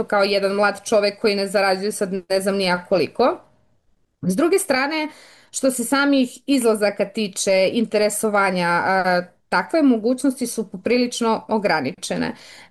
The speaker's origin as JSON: {"language": "Serbian", "town": "Tanda", "region": "Bor District", "country": "Serbia", "said": "Ja sam iz mesta koje se zove Tanda. To je selo u opštini Bor, udaljeno nekih 40 kilometra. I kada sam bila mlađa, uglavnom sam govorila da sam iz Bora"}